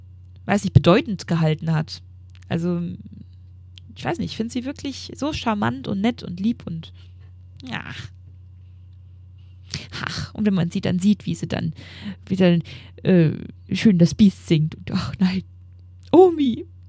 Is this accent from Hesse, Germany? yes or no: no; Bochum, North Rhine-Westphalia, Germany; Was ich auf keinen Fall euch empfehlen kann als Bochumer